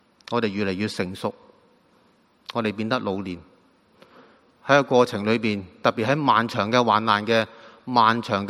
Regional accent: Guangdong, China; 用我们广东人说是信得过

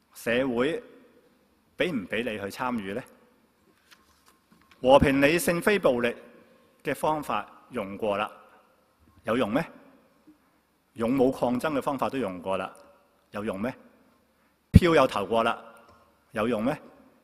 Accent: China; 跟我们中国人有句说话也是很相似，真金不怕红炉火

